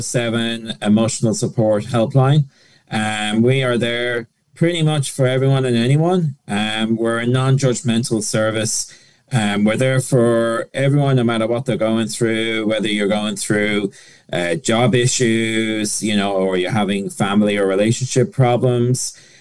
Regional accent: Connacht, Ireland; So I'm originally from East County Galway.

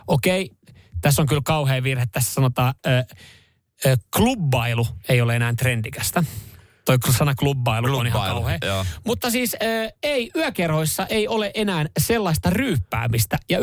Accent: Vantaa, Uusimaa, Finland; mä olen viettänyt koko nuoruuteni Myyrmään Red Onionissa

